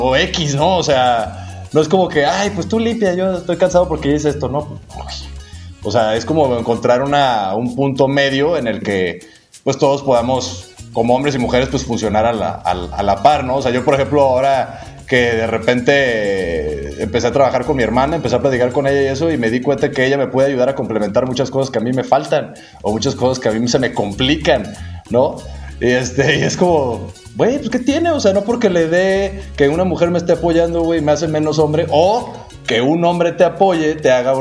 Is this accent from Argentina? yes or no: no; Mexico; te quedas con lo primero que dices, como todo mexicano, ¿no?